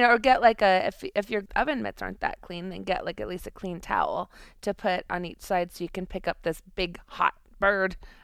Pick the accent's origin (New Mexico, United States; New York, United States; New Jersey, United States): New Mexico, United States; Santa Fe; You know, I grew up in Santa Fe, so like there is no holiday meal without some form of chili in the cocktails and in the food.